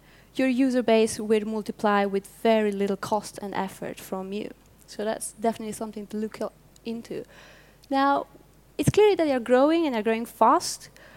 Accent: Romania; English is a second language; now in Sweden; I came from Romania, and I work

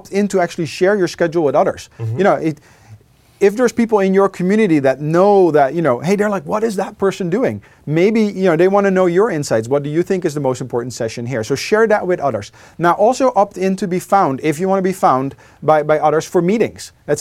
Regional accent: Netherlands; English is a second language; so I'm from the Netherlands. I know there's a Dutch group already.

